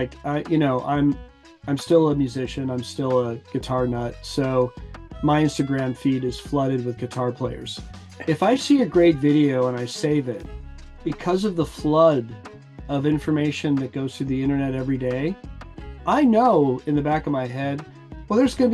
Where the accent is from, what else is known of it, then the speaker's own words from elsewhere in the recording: Aspen, Colorado, United States; the things that I've experienced growing up in Aspen absolutely affected my life